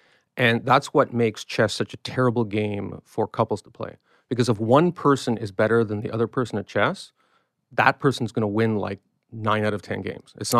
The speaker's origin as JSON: {"language": "English", "country": "Canada", "said": "I'm a Canadian, yeah."}